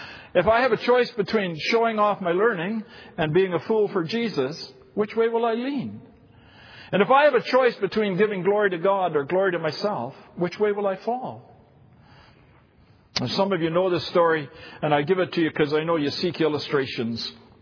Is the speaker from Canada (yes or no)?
yes; Dryden, Ontario, Canada; many years ago, as a young boy, I heard a sermon by a shantyman in my hometown church in Dryden.